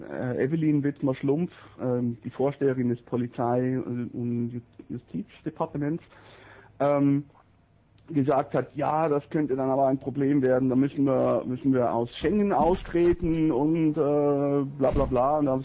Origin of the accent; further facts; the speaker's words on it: Switzerland; dass es eigentlich ja uns als Schweizer oder ich sage es mal im Fall von Axel, als in der Schweiz Lebender nicht wirklich betrifft